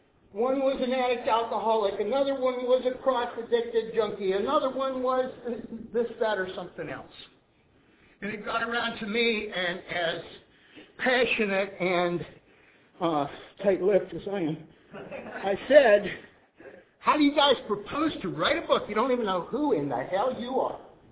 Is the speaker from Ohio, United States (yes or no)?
yes; Ohio, United States; I'm from Ohio.